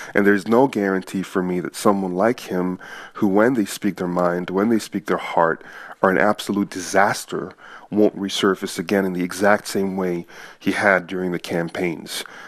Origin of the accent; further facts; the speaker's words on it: United States; And not just as a Muslim, but as an American.